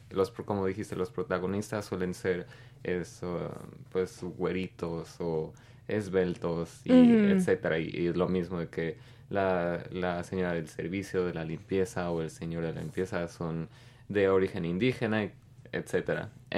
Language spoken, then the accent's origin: Spanish; Mexico; yo que crecí en México